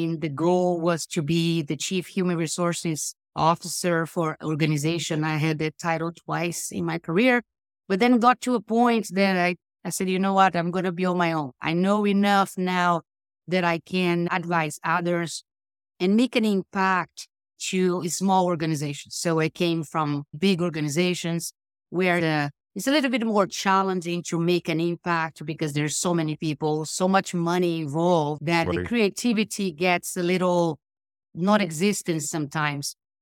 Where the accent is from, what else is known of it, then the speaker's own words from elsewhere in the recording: Brazil; I'm originally from Brazil.